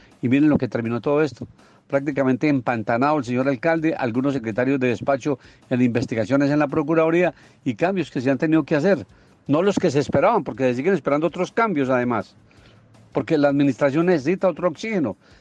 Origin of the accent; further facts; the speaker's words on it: Colombia; Yo no sé qué nos pasa a los colombianos. ¿Con qué genes nacimos, por Dios? Ah, bueno, venimos de los españoles, ¿no? Somos herencia de los españoles.